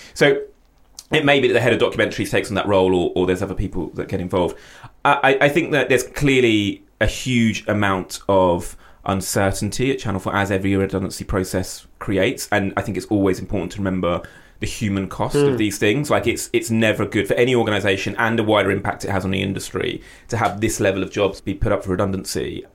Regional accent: United Kingdom; And I'm not just saying that as a British producer and, you know, because I'm a, you know, a shill for the BBC.

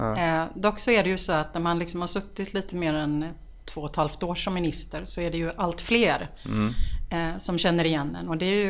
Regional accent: Gothenburg, Västra Götaland County, Sweden; Ja, jag är ju göteborgare. Så det var ju mitt i centrala stan där.

